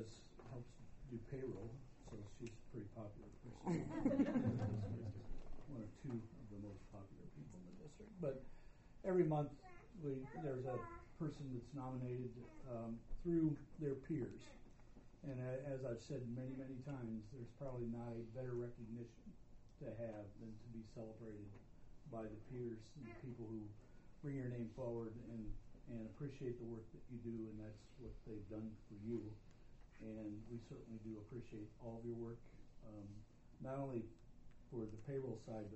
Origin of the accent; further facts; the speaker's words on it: Christiansburg, Ohio, United States; I grew up in Christiansburg, Ohio. And those of you who know where Christiansburg, Ohio is, it has always reminded me of Raymond, always. I grew up on a farm right alongside of Christiansburg